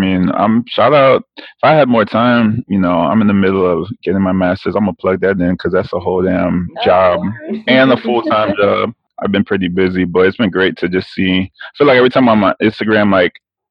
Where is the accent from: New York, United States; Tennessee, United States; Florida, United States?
Florida, United States; Miami; I'm from Miami, so I knew maybe about half the songs